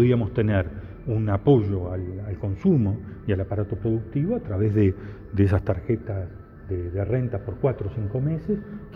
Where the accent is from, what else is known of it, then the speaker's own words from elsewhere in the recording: Uruguay; Entre el déficit y los uruguayos, yo opto por los uruguayos.